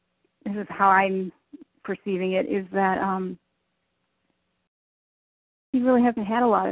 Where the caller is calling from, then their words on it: Midwest, United States; Oh, well, I am calling you from the Midwest, Sherry.